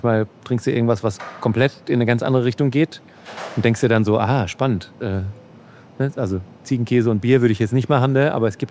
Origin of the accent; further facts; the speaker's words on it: North Rhine-Westphalia, Germany; Dann komme ich aus Ostwestfalen.